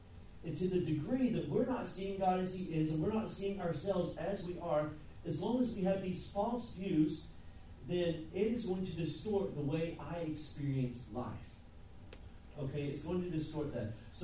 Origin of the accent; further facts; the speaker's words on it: the South, United States; Now, I'm from the South, so we got Piggly Wigglies, and I have a great accent